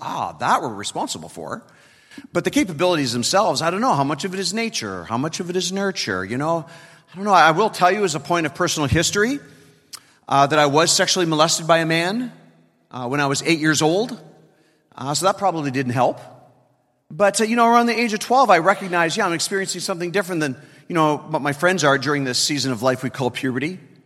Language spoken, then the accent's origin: English; Toronto, Ontario, Canada; I come from Toronto, Canada, and so glad to be here in the United States with all of you